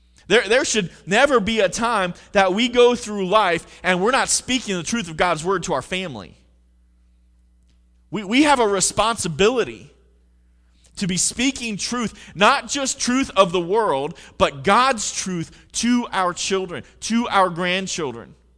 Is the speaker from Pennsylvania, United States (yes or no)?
yes; Pennsylvania, United States; I've told you before, I was born and raised in Pennsylvania.